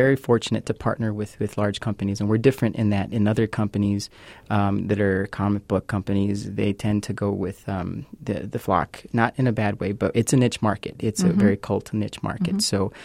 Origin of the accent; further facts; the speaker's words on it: El Paso, Texas, United States; I'm from El Paso.